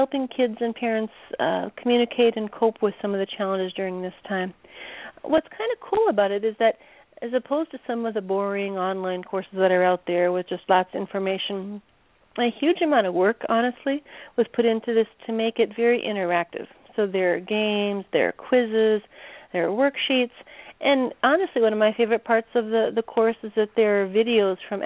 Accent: Minnesota, United States; also born or lived in Oklahoma; No, I moved back to Minnesota. I grew up here

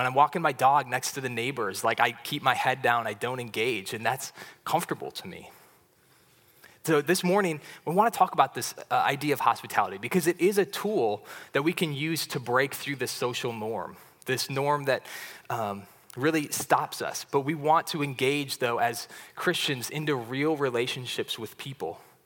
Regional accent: St. Paul, Minnesota, United States; moved away as an adult; now in Washington, United States; But I grew up in Minnesota. I was in St. Paul as a kid and went to college there, and that's not the culture at all.

